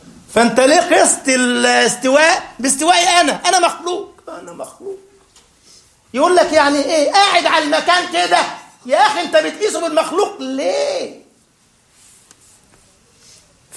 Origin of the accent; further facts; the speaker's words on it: Egypt; اصل احنا عندنا في مصر مش معتادين على الشاي ايه الاخضر